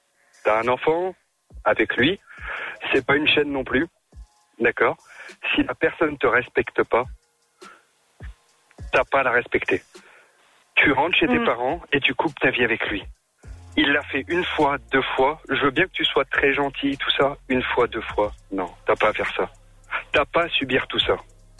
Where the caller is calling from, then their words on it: Lyon, Auvergne-Rhône-Alpes, France; Oui, bonsoir, je viens de Lyon.